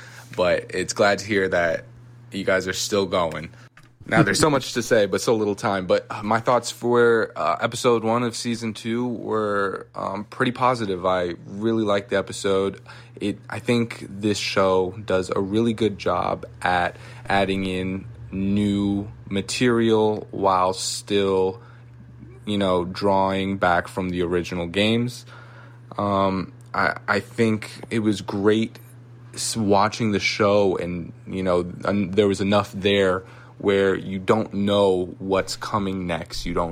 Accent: St Thomas, U.S. Virgin Islands; I'm from St. Thomas in the Virgin Islands.

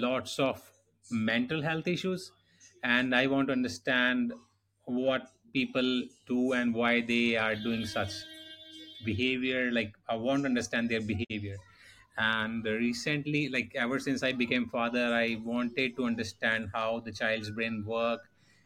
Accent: India; English is a second language; I'm from India. And okay. Let me introduce myself.

